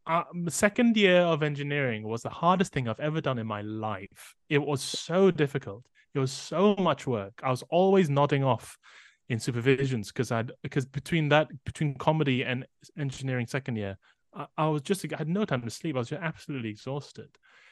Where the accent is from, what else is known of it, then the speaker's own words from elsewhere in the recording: Malaysia; now in United Kingdom; So now I'm looking at my Malaysian memories from as a British person, whereas I used to look at British life as a Malaysian person.